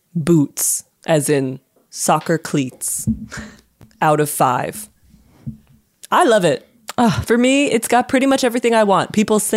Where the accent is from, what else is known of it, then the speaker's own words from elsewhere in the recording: Ireland; Joe, I'm Irish.